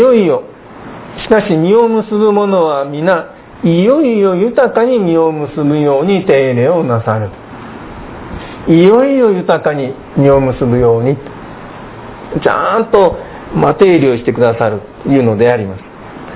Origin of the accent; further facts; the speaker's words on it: Yamanashi, Japan; born there; 私は山梨県で生まれたのは山梨県でありますけれども、山梨県はブドウの産地ですよね。